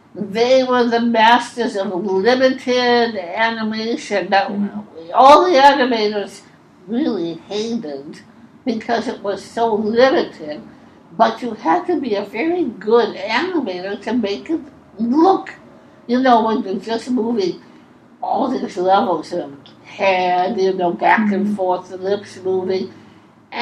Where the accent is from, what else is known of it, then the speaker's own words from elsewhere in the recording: Milwaukee, Wisconsin, United States; And I came from Milwaukee, Wisconsin, and went to the University of Wisconsin in Milwaukee, and they had a fine art department, and I actually majored in life drawing.